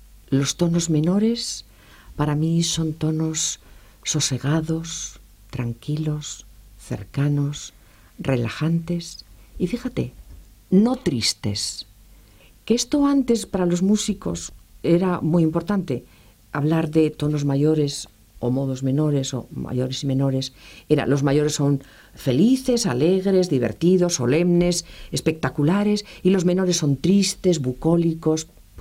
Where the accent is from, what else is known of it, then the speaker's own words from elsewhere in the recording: Bilbao, Basque Country, Spain; Yo soy de Bilbao, como tú muy bien sabes